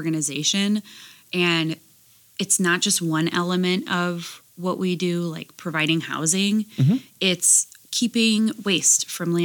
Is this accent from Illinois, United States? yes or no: yes; Chicago, Illinois, United States; Well, I'm originally from Chicago.